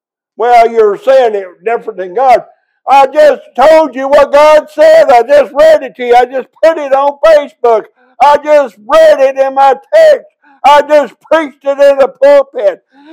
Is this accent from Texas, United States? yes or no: yes; Sulphur Springs, Texas, United States; I never forget a man I grew up with in Sulphur Springs, who's a Pentecostal preacher today.